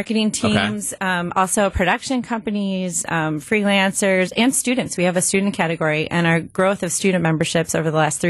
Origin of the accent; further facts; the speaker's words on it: Grafton, Wisconsin, United States; So I'm from the area. I grew up in Grafton. I'm a proud University of Wisconsin-Milwaukee alum.